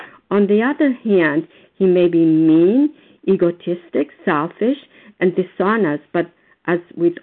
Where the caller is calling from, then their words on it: Foxborough, Massachusetts, United States; And I'm calling from Foxborough, Massachusetts.